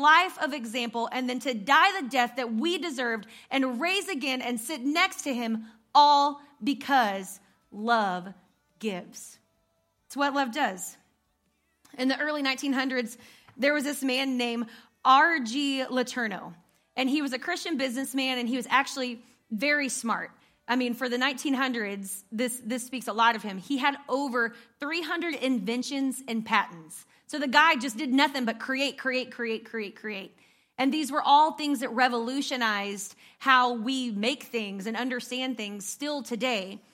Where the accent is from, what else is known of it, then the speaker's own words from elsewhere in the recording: Texas, United States; I'm like, I'm from Texas, obviously, in case you didn't hear the draw.